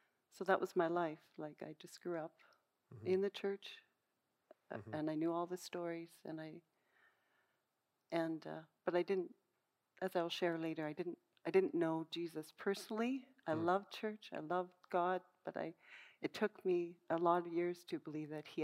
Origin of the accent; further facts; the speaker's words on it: Calgary, Alberta, Canada; I grew up in Calgary, and I grew up in a Christian home